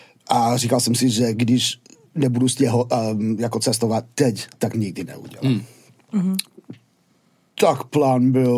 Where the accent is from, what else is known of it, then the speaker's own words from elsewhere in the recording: Yonkers, New York, United States; Czech is a second language; Hele, já jsem z New Yorku. Jsem ze města, který se jmenuje Yonkers, což je něco jako z Braslav, bych to řekl. Asi půl hodiny na sever od Manhattanu.